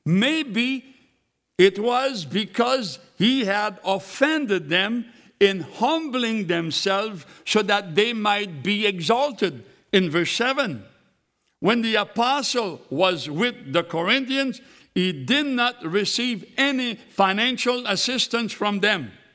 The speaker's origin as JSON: {"language": "English", "region": "Louisiana", "country": "United States", "tie": "born there", "said": "I'm an American, man. I was born in Louisiana."}